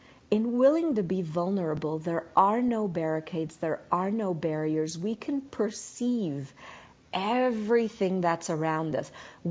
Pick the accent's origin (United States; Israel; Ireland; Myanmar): Israel; And I grew up in Israel. You always had to protect yourself over there.